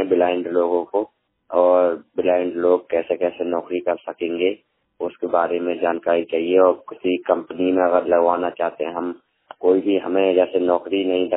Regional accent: Sahaswan, Uttar Pradesh, India; मैं जैसे कि जिला बदायूं से हूँ। मेरा शहर गांव शहरसवान है

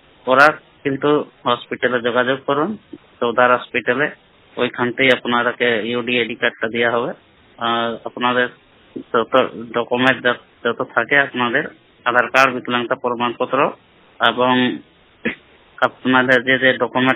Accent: Kumareding, Jharkhand, India; আমার রাজ্য ঝাড়খণ্ড, জেলা সরাইকেলা খরসাওয়া, আমার গ্রাম বাড়ি হচ্ছে কুমারেডিং।

